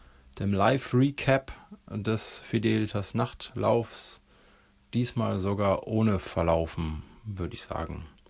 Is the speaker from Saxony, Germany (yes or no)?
no; Karlsruhe, Baden-Württemberg, Germany; über 80 Kilometer in Karlsruhe, der am 24.06. 17 Uhr gestartet ist, in meiner alten Heimat.